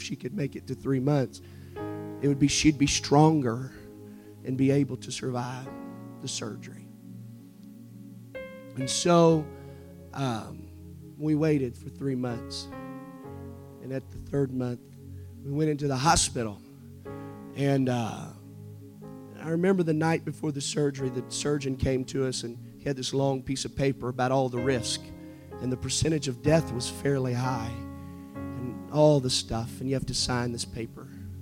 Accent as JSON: {"language": "English", "country": "Netherlands", "tie": "born or raised there", "said": "I was raised in the Netherlands. And then we moved home."}